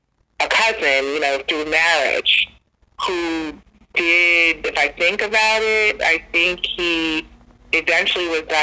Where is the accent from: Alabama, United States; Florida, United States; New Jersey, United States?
New Jersey, United States; and I grew up in New Jersey